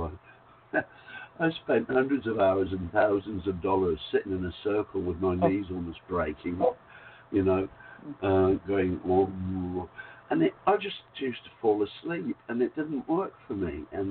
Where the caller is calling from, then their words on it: Whitsunday Islands, Queensland, Australia; Hey, g'day. … from the Whitsunday Islands in Australia.